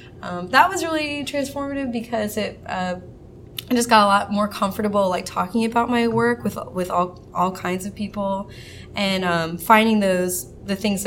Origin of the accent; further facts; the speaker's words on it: North Charleston, South Carolina, United States; And that was really cool because I grew up in North Charleston.